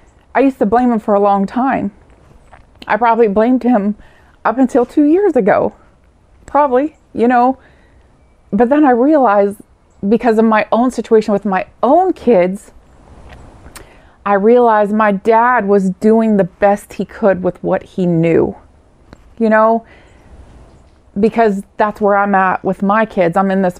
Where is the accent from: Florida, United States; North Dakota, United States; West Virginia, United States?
West Virginia, United States; also born or lived in East Liverpool, Ohio; I was born in East Liverpool, Ohio, but I grew up in West Virginia, across the river.